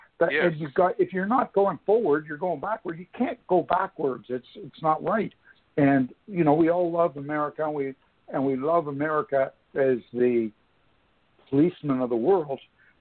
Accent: Canada; and I'm a Canadian, but it's ditto for Canada as well.

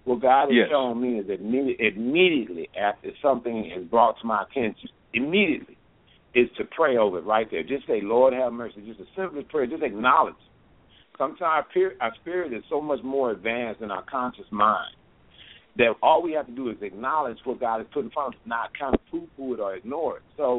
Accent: Texas, United States; Hey, I'm from East Texas. I'm a country boy. I'm country as a dozen of fresh brown eggs. I'm proud of it.

